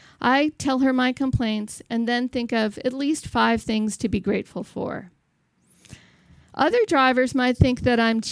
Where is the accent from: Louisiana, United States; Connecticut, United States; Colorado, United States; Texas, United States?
Connecticut, United States; She served in local politics in my hometown in Connecticut